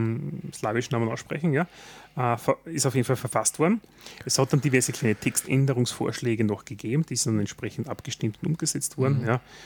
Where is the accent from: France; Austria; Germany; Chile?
Austria; dass wir eigentlich als Österreicher sehr oft solche Fugenelemente wie das Fugen-S verwenden